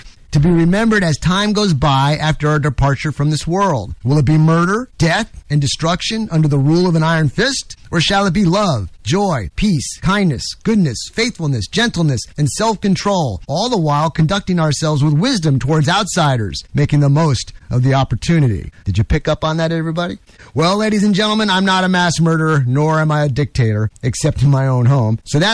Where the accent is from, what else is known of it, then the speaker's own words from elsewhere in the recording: New York, United States; Now, I'm originally from New York. Don't hold it against me. I talk fast